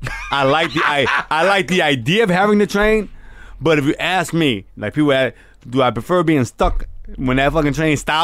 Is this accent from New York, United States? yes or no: yes; New York, United States; I'm an actor. I grew up in New York.